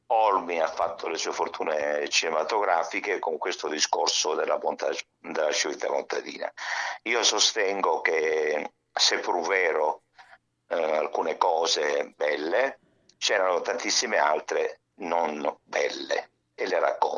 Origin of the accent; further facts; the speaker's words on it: Scigliano, Calabria, Italy; il mio paese di origine è Scigliano, in provincia di Cosenza